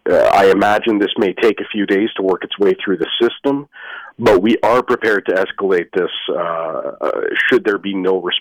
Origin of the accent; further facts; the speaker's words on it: Ontario, Canada; Realistically, I'm from Ontario, and we had a town called Walkerton where water quality was not considered important